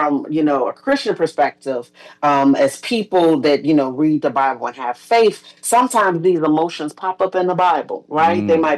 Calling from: Chicago, Illinois, United States; I am actually in Chicago right now.

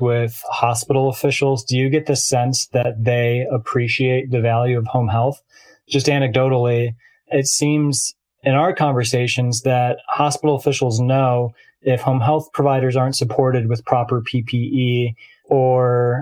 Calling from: Chicago, Illinois, United States; I'm calling from Illinois, specifically here in Chicago, kind of a hotbed right now.

